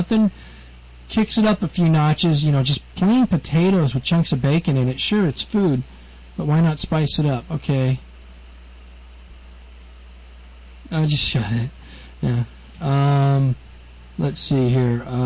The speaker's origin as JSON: {"language": "English", "region": "Colorado", "country": "United States", "tie": "born or raised there", "said": "You know, where I grew up in Colorado, we called it GORP."}